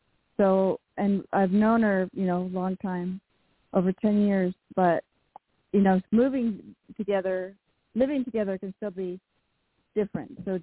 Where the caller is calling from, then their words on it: California, United States; I am calling from California.